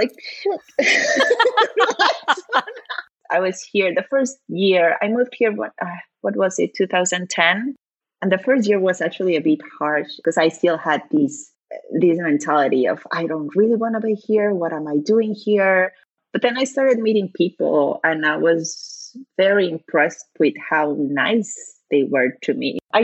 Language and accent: English; Mexico; growing up in Mexico, it's weird.